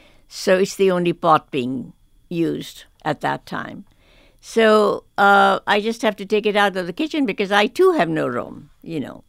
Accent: India; growing up in India, I grew up certainly when it was British. It was a British colony, and I grew up in schools that were part British.

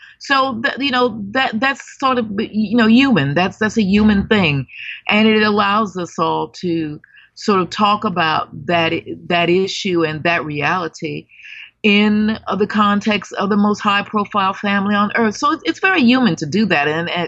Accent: United States; now in United Kingdom; But in Britain, I'm called an American. And I had to actually reconcile what that meant for me, because my half my life has been here.

